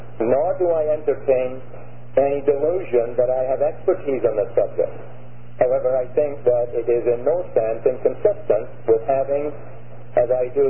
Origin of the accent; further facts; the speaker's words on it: Scotland, United Kingdom; accent: Scottish; You will detect from my accent that I come from Scotland